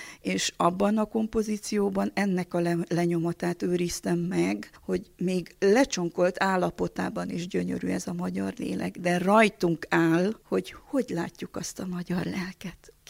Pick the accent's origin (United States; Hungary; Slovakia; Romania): Romania; magam is székely vagyok, mégpedig a konokfajtából